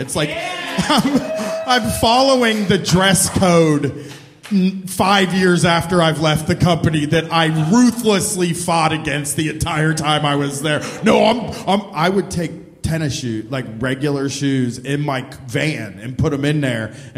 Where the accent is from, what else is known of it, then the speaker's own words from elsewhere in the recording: Groveport, Ohio, United States; I'm from Groveport, but it is like 10 miles from Columbus.